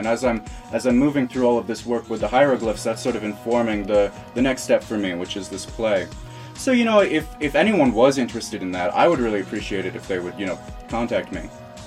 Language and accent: English; United States; I come from America originally. I studied linguistics in Scotland.